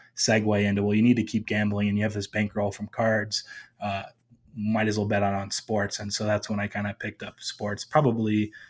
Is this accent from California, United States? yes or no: yes; California, United States; But the first time when I turned 18, where I grew up near Los Angeles, they have a few Indian casinos around where you only have to be 18 to play.